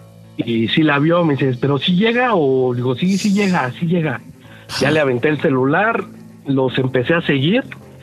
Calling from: Mexico City, Mexico; De la poderosísima CDMX.

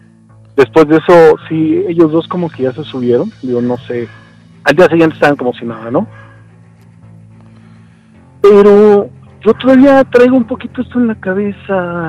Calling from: Mexico City, Mexico

